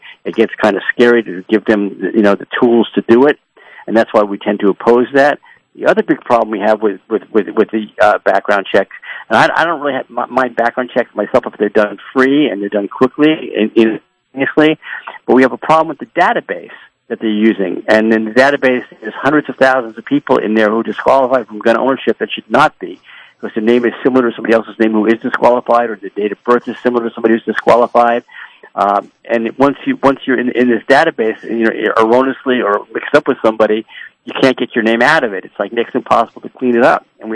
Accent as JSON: {"language": "English", "region": "Washington", "country": "United States", "tie": "born or raised there", "said": "Like my home state of Washington, they were able to pass this in my state"}